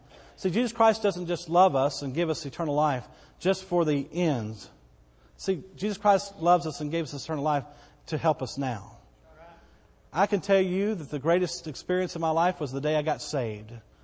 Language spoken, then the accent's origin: English; Bowie, Texas, United States; born there; I came into this life in the big city of Bowie, Texas, and 60 miles north of here. I was given life.